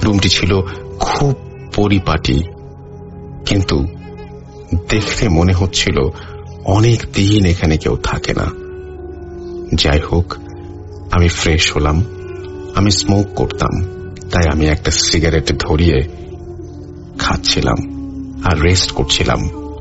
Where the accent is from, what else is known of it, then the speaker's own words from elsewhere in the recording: Manikganj, Dhaka Division, Bangladesh; বলে রাখা ভালো, আমার গ্রামের বাড়ি মানিকগঞ্জ, এবং যে জায়গায় বিয়ের ইভেন্টটা হওয়ার কথা সেই জায়গাটা আমি চিনি।